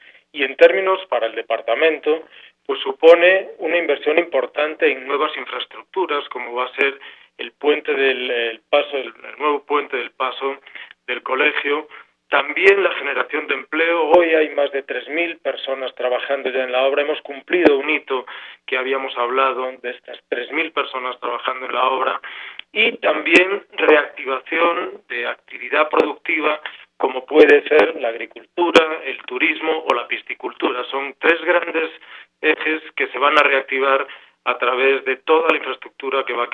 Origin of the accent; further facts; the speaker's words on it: Spain; now in Colombia; pues soy español, ya desde hace 16 años radicado aquí en Colombia y también colombiano por adopción